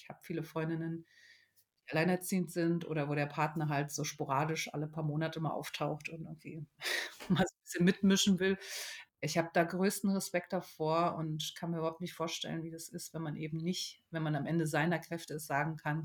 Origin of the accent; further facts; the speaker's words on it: Berlin, Germany; Also ich bin ja ursprünglich aus Berlin, bin da auch geboren.